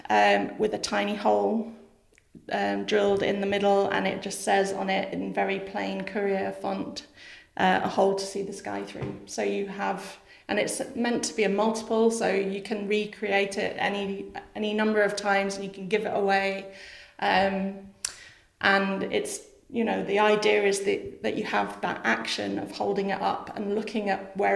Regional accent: Edinburgh, Scotland, United Kingdom; born there; I was born in Edinburgh, yeah.

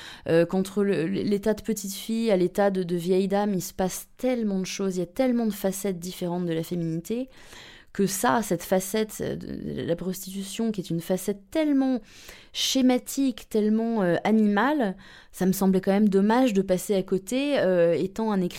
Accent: Île-de-France, France; moved away as an adult; now in Berlin, Germany; J'ai 30 ans, j'ai grandi dans les environs de Paris, entre les Hauts-de-Seine et la Seine-et-Marne.

